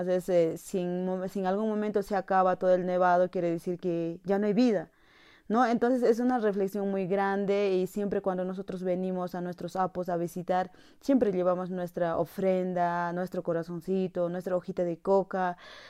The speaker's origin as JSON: {"language": "Spanish", "town": "Pitumarca", "region": "Cusco", "country": "Peru", "said": "soy del distrito de Pitumarca."}